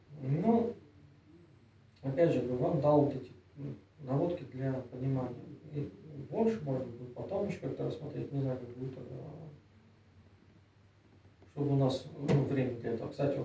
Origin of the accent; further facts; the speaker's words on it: Kazakhstan; Я сам родом из Казахстана